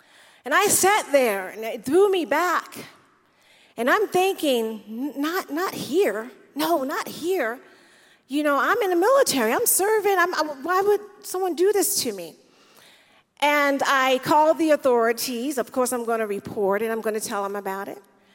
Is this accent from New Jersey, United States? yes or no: yes; Jersey City, New Jersey, United States; I'm from Jersey City, New Jersey, and I've experienced racism in different ways, just being in a big city